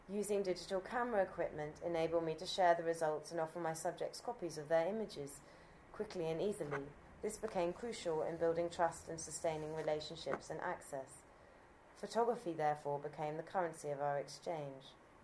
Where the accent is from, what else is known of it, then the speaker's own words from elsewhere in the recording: United Kingdom; born there; I was constantly aware of my own personal sensibilities and preconceptions as a British-born Christian